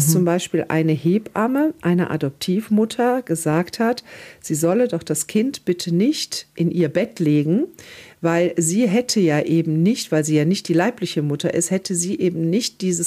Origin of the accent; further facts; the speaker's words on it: North Rhine-Westphalia, Germany; Aus der Lameng, sagt man hier bei uns im Rheinland.